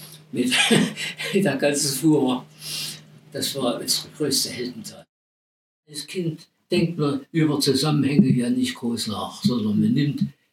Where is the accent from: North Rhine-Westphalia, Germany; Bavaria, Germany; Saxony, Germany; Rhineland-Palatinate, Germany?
Saxony, Germany; Chemnitz; bin aufgewachsen in Chemnitz, Bonner, auf der Sandstraße 57.